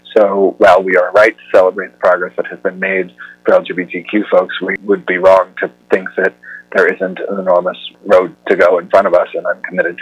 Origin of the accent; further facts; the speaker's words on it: Colorado, United States; And I was born and raised in Colorado. I was 15 years old and a sophomore in high school when Amendment 2 passed here.